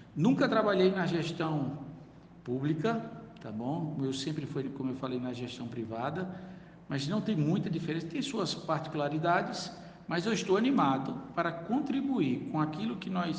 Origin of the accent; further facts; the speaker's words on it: Campina Grande, Paraíba, Brazil; Eu sou de Campina Grande, gosto muito da minha Paraíba